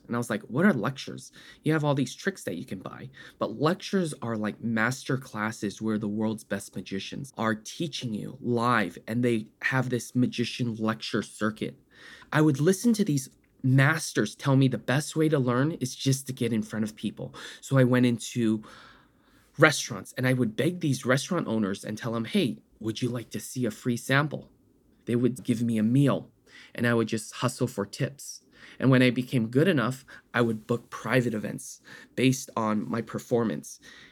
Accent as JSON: {"language": "English", "town": "San Francisco", "region": "California", "country": "United States", "tie": "born or raised there", "said": "I grew up in San Francisco and I went to University of California, Riverside."}